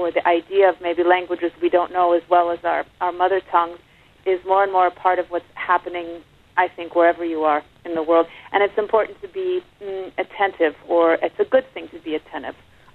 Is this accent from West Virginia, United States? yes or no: yes; Charleston, West Virginia, United States; And also there's some of Charleston, West Virginia, my hometown in there.